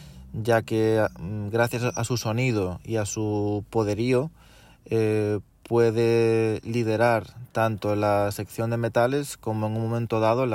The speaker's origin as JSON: {"language": "Spanish", "town": "Meaño", "region": "Galicia", "country": "Spain", "tie": "born or raised there", "said": "en la banda de mi pueblo, en Meaño, un pueblecito de Galicia"}